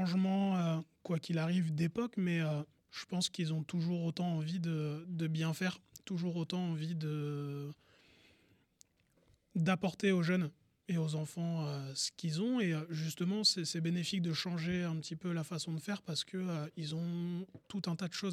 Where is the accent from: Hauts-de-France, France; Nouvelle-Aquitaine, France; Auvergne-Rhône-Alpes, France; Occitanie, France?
Hauts-de-France, France; Jeumont; Alors, je viens de Jeumont, dans le nord de la France